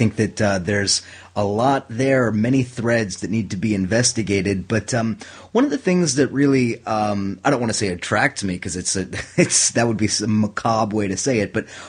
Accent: West Coast, United States; You know, I grew up on the West Coast, so all of my family is over there.

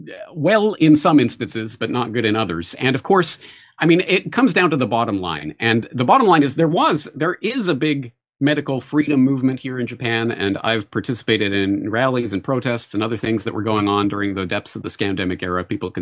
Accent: Calgary, Alberta, Canada; now in Studio City, United States; I'm from Calgary, where if you're eating sushi, there's something wrong with you.

